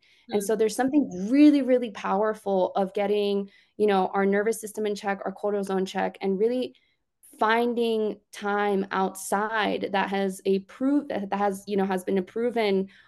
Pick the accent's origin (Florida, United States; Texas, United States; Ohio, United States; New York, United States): Florida, United States; Miami; And also, you know, I grew up in Miami and I was the person that wanted to go hiking and biking and camping all the time.